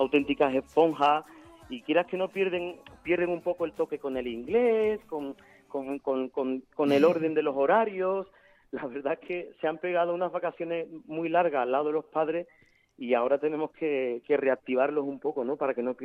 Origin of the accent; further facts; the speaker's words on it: Andalusia, Spain; now in Madrid, Spain; una paisana en la que creo muchísimo, en su voz y en su talento, y que le ha dado a … un toque pues más de mi esencia, de mi tierra, ¿no? Y a pesar de que llevemos en Madrid más de 20 años viviendo, me gusta seguir dejando esa raíz del pop de un andaluz.